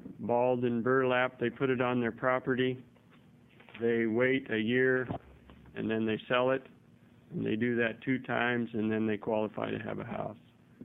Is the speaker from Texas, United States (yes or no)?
no; Parkdale, Oregon, United States; I'm from Parkdale, Oregon in Hood River County.